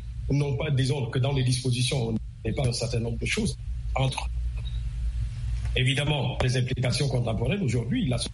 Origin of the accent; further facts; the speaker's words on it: Senegal; je suis originaire du sud du Sénégal où nous avons une société donc, égalitaire.